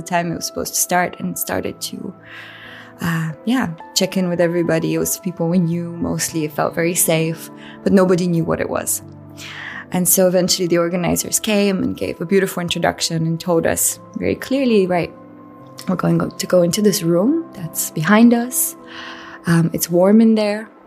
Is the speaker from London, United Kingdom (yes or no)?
yes; London, United Kingdom; also born or lived in Bulgaria; I'm originally from Bulgaria and Britain, so I grew up all over the world. Actually, we traveled a lot, but I spent, say, my more formative years in England, and especially in London.